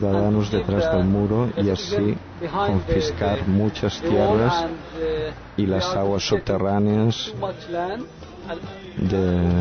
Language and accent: Spanish; Palestine; soy de Palestina, vengo del campo de Muslim, Matza